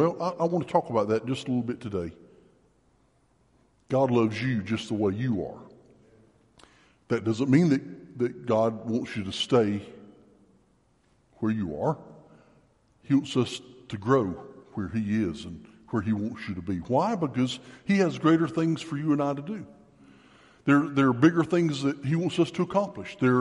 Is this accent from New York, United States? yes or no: no; Brunswick, Georgia, United States; I'm from Brunswick and I'm a nobody. Who's heard of Brunswick?